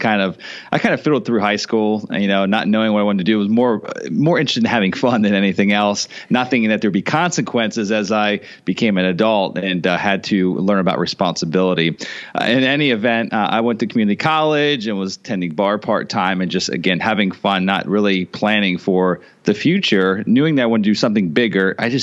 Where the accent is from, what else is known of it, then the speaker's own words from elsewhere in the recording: Harrisburg, Pennsylvania, United States; now in Clearwater, United States; Well, I live in Clearwater, Florida today, and originally born and raised in Harrisburg, Pennsylvania. Mm-hmm. Spent, I guess, half my life up there, and the last 16 years or so